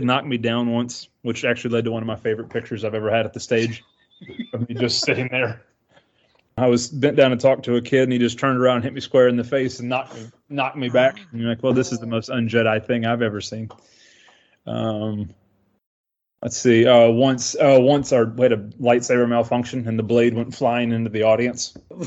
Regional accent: the South, United States; accent: Southern; I have a thick natural accent, you know, being born and raised in the South.

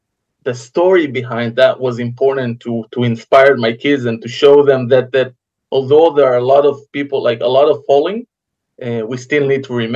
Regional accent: Kibbutz Sufa, Southern District, Israel; now in Ra'anana, Israel; I was born and raised in Kibbutz Sufa, which is really close, about 1 kilometer from Gaza border on the south. And right now, in those days, I live in Ra'anana, which is a kind of a medium city north to Tel Aviv.

